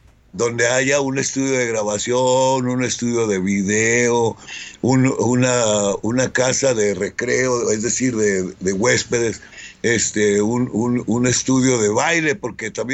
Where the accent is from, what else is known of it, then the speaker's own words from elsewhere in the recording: Tijuana, Baja California, Mexico; born there; also born or lived in Mexico City; Tengo 25 años viviendo en la casa que nací aquí en Tijuana.